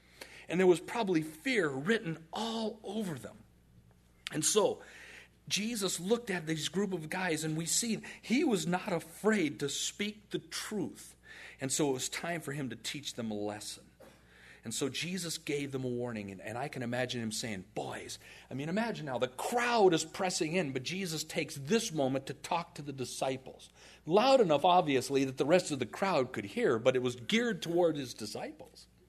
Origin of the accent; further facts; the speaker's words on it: United States; You know, I come from the States, you know.